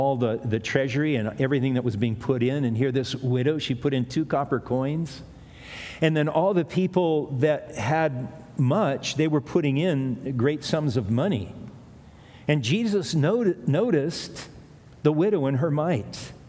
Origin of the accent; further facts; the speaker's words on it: Hawaii, United States; You see, I grew up surfing on the North Shore, surfboard builder, and that was my God, surfing, really.